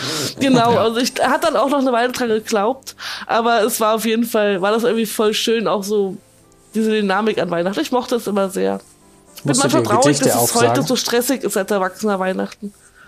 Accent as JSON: {"language": "German", "town": "Kassel", "region": "Hesse", "country": "Germany", "tie": "born or raised there", "said": "ich komme ja aus der Kassel, aus der Umgebung da, auf Geismar. Noch ein kleines Örtchen weiter, was aber keine eigene Postleitzahl hat, wo ich aufgewachsen bin."}